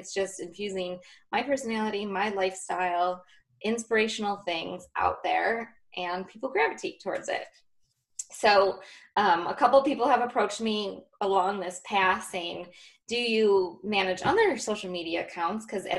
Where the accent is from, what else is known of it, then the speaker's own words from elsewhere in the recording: Rochester, New York, United States; now in Webster, United States; I am born and raised in Rochester, New York. I still live in Webster.